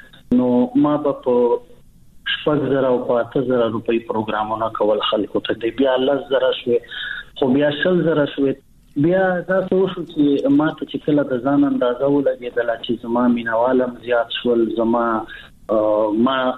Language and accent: Pashto; Bannu, Khyber Pakhtunkhwa, Pakistan; moved away; بنو کې پیدا شوی ما په بنو کې لوی شوی ما پلار زمونږ د نیکانو جایدادونه ټول بنو کې دي